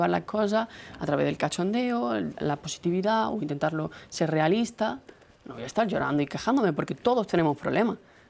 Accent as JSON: {"language": "Spanish", "region": "Andalusia", "country": "Spain", "said": "allí en Andalucía, que nosotros somos de Andalucía"}